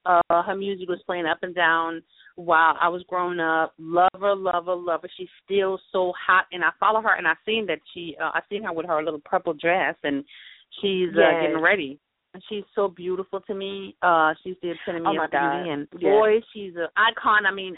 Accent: Germany; You can really right. tell I'm from Germany.

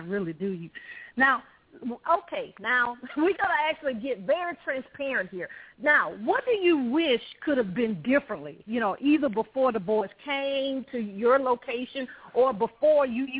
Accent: Alabama, United States; I'm a Southern belle. I was born and raised in Alabama.

